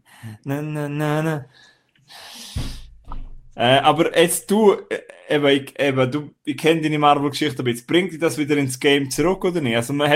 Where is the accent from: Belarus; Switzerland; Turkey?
Switzerland; wir sind ja beide Schweizer.